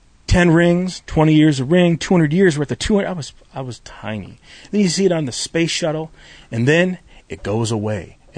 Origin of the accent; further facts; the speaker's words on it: Detroit, Michigan, United States; born there; I was born in Detroit.